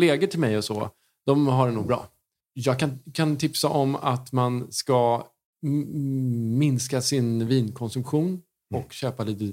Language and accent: Swedish; Lidingö, Stockholm County, Sweden; I en första, när man säger att jag är från Lidingö.